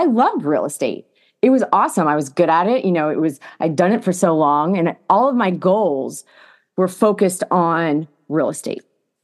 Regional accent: Ohio, United States; also born or lived in Indiana; No, I'm not from Florida. I'm from actually Ohio. Then I lived in Indiana.

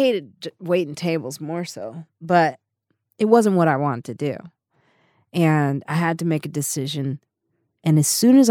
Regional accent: Highland Park, Illinois, United States; also born or lived in Chicago; now in New York, United States; Highland Park, Illinois, then Chicago South Side, then South Suburbs. So I grew up, like, I had a lot of transitions

